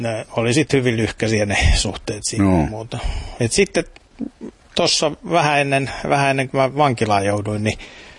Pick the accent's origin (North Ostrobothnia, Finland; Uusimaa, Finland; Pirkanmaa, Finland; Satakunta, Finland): Uusimaa, Finland; Hyvinkää; Joo, se on mun kotikaupunki.